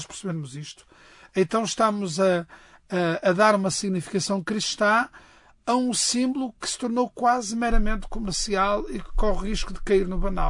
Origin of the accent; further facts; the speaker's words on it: Norte, Portugal; Nós no Norte dizemos às batatas cozidas e ao bacalhau